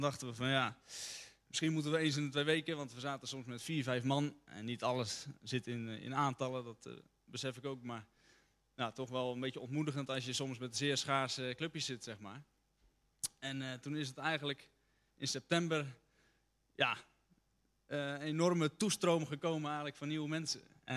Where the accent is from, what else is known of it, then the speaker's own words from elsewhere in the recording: Dirksland, South Holland, Netherlands; Ik kom uit Dirksland, 21 jaar. En ik ben eigenlijk anderhalf jaar geleden tot levend geloof gekomen in de Heer Jezus.